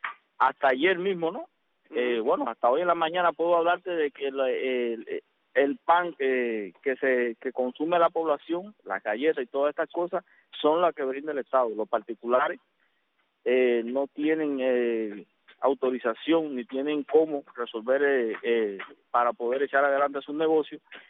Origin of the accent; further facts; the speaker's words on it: Cuba; yo como cubano te puedo decir